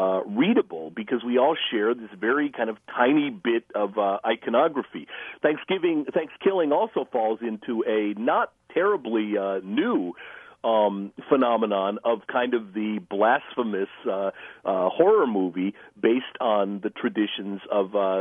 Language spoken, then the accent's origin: English; Chicago, Illinois, United States; including where I grew up in Chicago